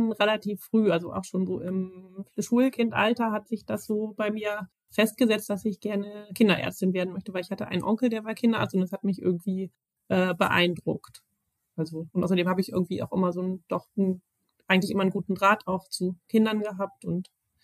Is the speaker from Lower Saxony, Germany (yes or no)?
yes; Clausthal-Zellerfeld, Lower Saxony, Germany; also born or lived in Göttingen; Also ich bin zwar in Göttingen geboren, aber bin aufgewachsen im Oberharz, in Clausthal-Zellerfeld, weil es mein Vater dahin beruflich verschlagen hatte und bin dann eben zum Studium dann eben nach Göttingen